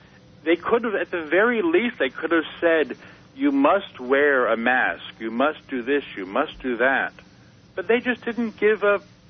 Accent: New York City, New York, United States; Well, being a New Yorker, right

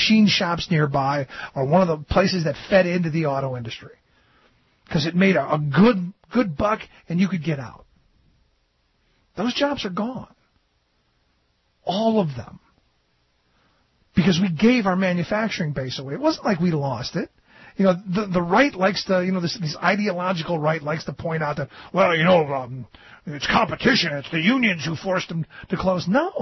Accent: Cleveland, Ohio, United States; You know, when I grew up in Cleveland, there were manufacturing jobs that were the key to the middle class. Well, I grew up in the projects

